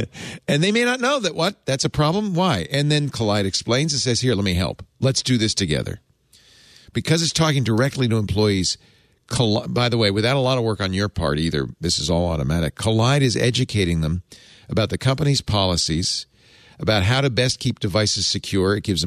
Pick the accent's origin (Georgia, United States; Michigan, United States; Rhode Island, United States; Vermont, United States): Rhode Island, United States; Cranston; accent: Cranston; My Cranston accent's shining through.